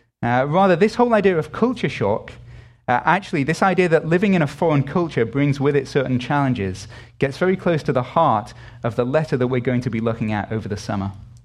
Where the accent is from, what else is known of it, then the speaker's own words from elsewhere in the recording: United Kingdom; being British.